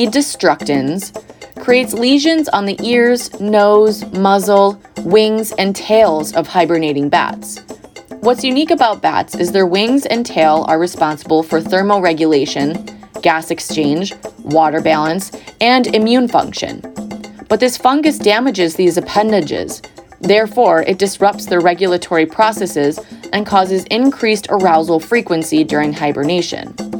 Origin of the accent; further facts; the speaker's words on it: New York, United States; The first case was found in my home state, New York, in Albany County in 2007